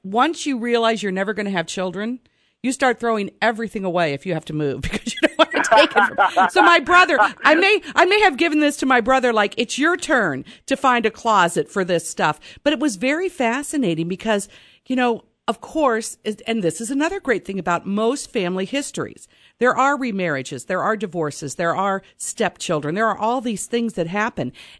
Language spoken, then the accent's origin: English; Quincy, United States; growing up in Quincy here